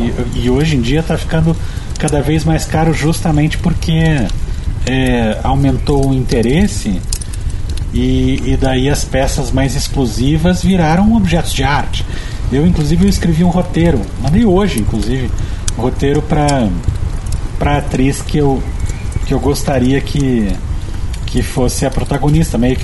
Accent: Curitiba, Paraná, Brazil; eu posso falar mal de Curitiba, porque eu sou curitibano de pai e mãe.

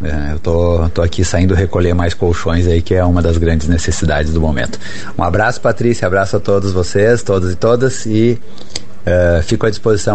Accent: Brazil; mostrando que nós só somos alguém porque somos do Brasil

